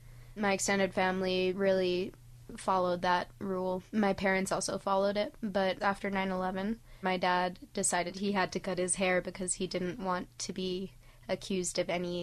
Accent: New Jersey, United States; from New Jersey, and I'm an American Indian.

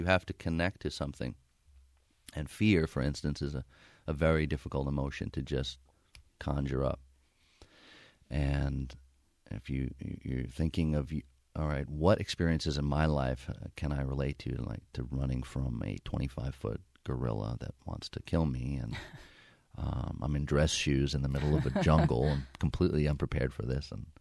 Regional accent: New York City, New York, United States; I think growing up in New York, the odds are against you.

